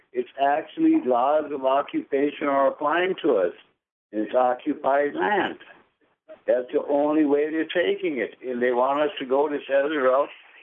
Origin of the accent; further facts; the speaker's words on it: Leech Lake Reservation, Minnesota, United States; Yeah, I'm from Leech Lake Reservation, Anishinaabe